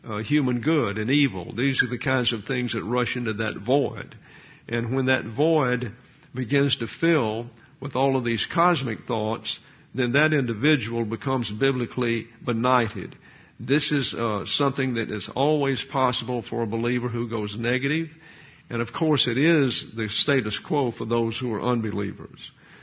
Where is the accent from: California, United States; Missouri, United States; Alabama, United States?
Alabama, United States; Troy; born there; I was born in Troy, Alabama, and at that time there was a school, a college located there.